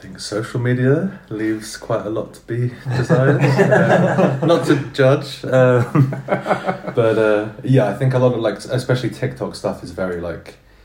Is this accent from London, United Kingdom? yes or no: no; South East England, United Kingdom; now in Iceland; I'm originally from Sussex, so most of my practice is a mixture of Sussex folk magic and also Icelandic folk magic, now that I live in Iceland.